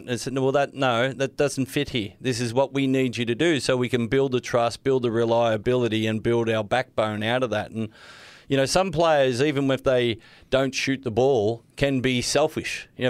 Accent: Victoria, Australia; I grew up in Victoria

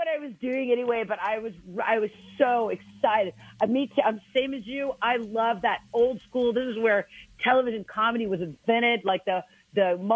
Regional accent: Alabama, United States; I'm from Alabama, y'all.

